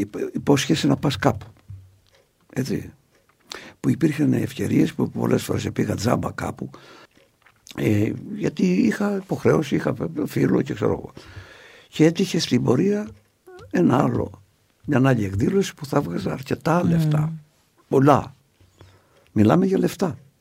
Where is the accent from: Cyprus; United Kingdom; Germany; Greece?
Greece; Anogia, Crete; από πού είσαι, από τα Νόγια.